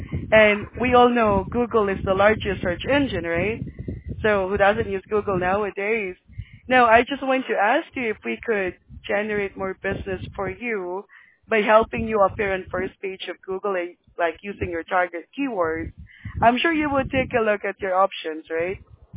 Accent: Philippines; English is a second language; now in United States; Well, I'm from the Philippines, sir, but I'm here in Orange County for more than 5 years now.

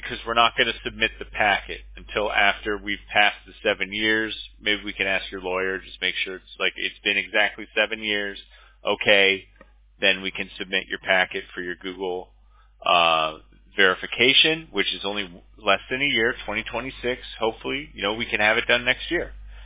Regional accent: Florida, United States; Man, I mean, I grew up in South Florida. I grew up in a rough neighborhood too

